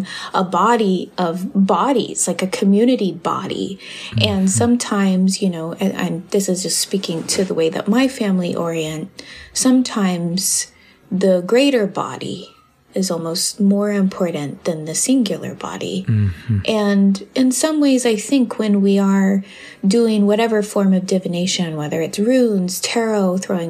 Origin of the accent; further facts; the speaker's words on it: Oklahoma, United States; now in San Diego, United States; currently I live on unceded Kumeyaay territory, which is San Diego, California. And I grew up in Oklahoma